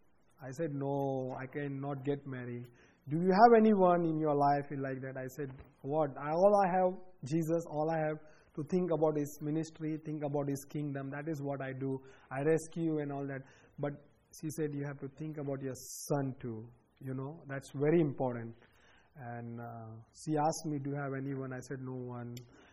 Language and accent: English; Mumbai, Maharashtra, India; now in Dallas, United States; I was from Mumbai. She came from Hyderabad, and we are right here in Dallas. You understand? And we both are Hindu.